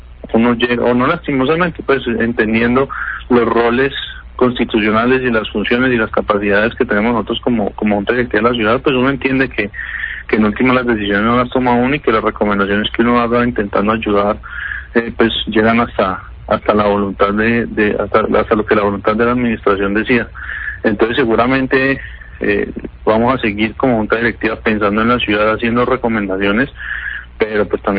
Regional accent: Cali, Valle del Cauca, Colombia; Eso es lo que le puede preocupar a uno pues como caleño, como cabildante

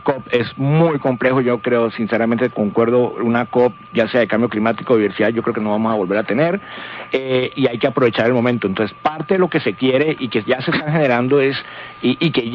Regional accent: Cali, Valle del Cauca, Colombia; pero que van a generar esa transición en beneficio de nosotros también como caleños, ¿no?

